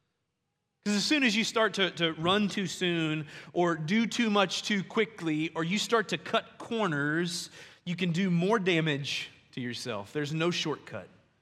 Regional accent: Ohio, United States; I'm originally from Ohio, and so I'm ready.

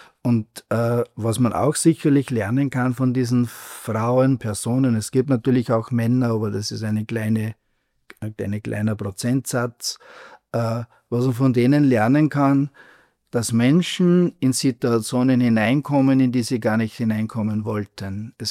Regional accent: Austria; bei uns in Österreich

